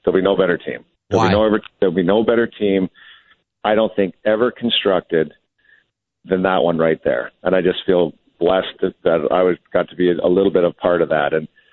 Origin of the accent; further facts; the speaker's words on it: Canada; being a Canadian